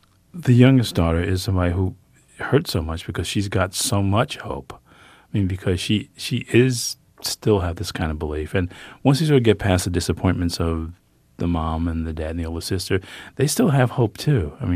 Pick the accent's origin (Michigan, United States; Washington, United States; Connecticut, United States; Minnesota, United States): Michigan, United States; I'm from Michigan. I know that's the case.